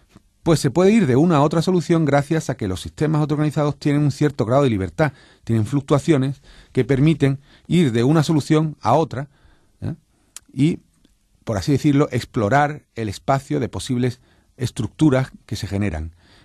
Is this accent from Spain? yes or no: yes; Cádiz, Andalusia, Spain; por ejemplo, yo soy de Cádiz.